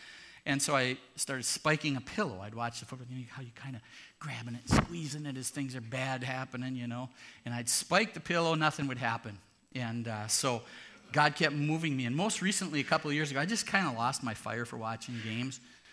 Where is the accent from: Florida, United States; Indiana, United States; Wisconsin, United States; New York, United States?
Wisconsin, United States; I grew up right outside of the Green Bay Area